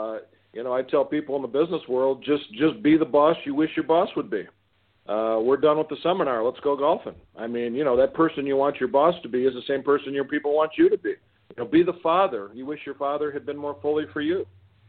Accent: Detroit, Michigan, United States; Here in Southeast Michigan, I'm from the Detroit area.

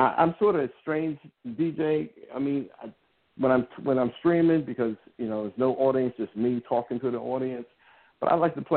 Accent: Camden, New Jersey, United States; So I grew up in the city. I grew up in Camden where, you know, we seemed a lot closer and tighter.

